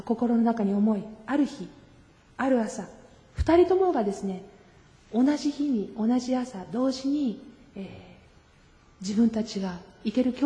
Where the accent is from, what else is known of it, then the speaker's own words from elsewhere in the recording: Kanagawa, Japan; 生まれも育ちも神奈川県です。